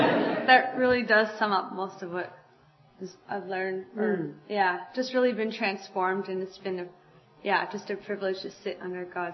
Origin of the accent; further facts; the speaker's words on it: Canada; I'm from Canada.